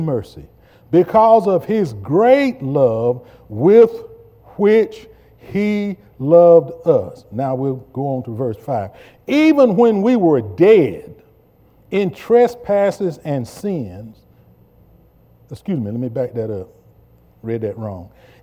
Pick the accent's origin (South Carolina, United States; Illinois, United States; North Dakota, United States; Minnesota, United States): South Carolina, United States; Yes, the United States of America is my home country. South Carolina is my home state.